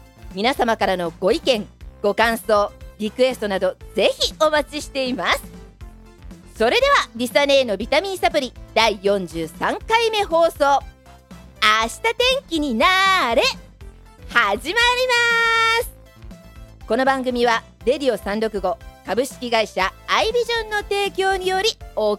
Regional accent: Saitama, Japan; 埼玉出身でございます。だからね、映画の中でディスられてた埼玉あるあるがもうめっちゃリアルに分かっちゃうんですよ。

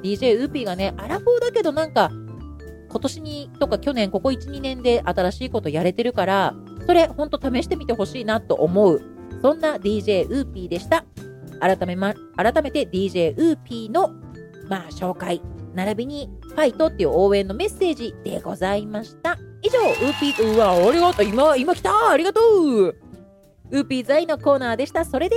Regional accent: Saitama, Japan; 地元の埼玉のコミュニティ FM でもパーソナリティをやることができたんです。

